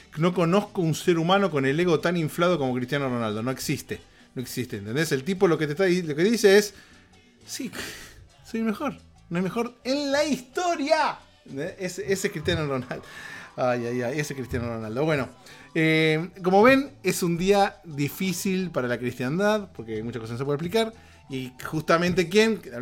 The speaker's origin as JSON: {"language": "Spanish", "country": "Argentina", "said": "en Argentina es feriado, en mi país de origen"}